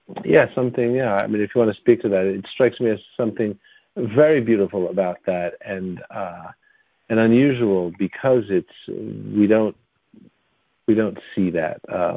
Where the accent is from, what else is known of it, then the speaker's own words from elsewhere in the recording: New York, United States; I mean, I'm a New Yorker, and I don't know if that's a real city thing